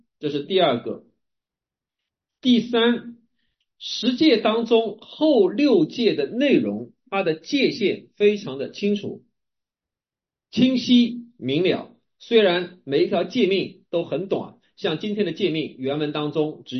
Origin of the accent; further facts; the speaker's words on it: China; 我们中国人很熟悉的儒家强调的是什么？叫百善孝为先。